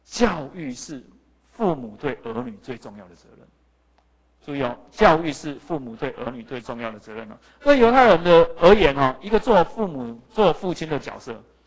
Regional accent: Taiwan; 对我们台湾人的父母，哇，能够给子女很好的教育算是很了不起的。

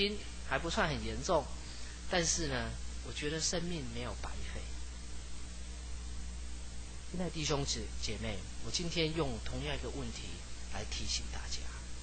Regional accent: Tainan, Taiwan; 我是在台南长大的，我回到我的家乡，我小时候长大的地方去的时候

